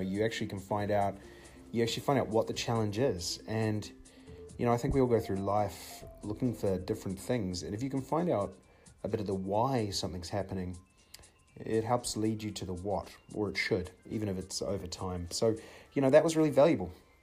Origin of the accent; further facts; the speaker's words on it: New Zealand; moved away; also born or lived in Middle East; we're from New Zealand, my father got offered an opportunity to move to the Middle East.